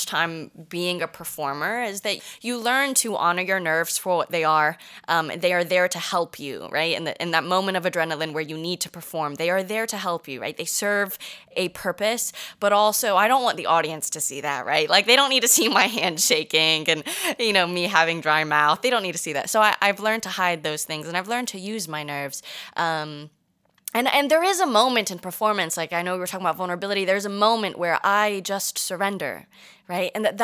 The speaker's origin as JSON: {"language": "English", "country": "United States", "said": "this guy asks me where I'm from, and I say I'm from America, and he says, no, where are you really from? And then I have to say, okay, well, my parents are Egyptian."}